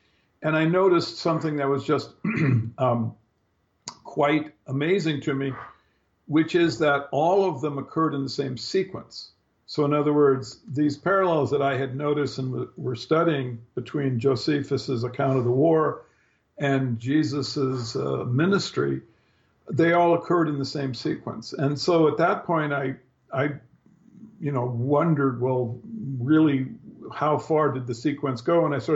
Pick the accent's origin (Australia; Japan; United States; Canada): Japan; when I was growing up in Japan, and I went to St. Mary's Military Academy, a Catholic school that studied Jesus and the Gospels, of course, and I fell away from the faith